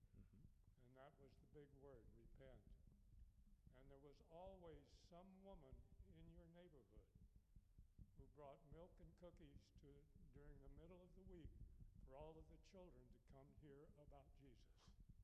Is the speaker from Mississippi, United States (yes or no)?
yes; Mississippi, United States; born there; I was born in Mississippi. Part of the Bible Belt? Mm-hmm. Everybody went to church.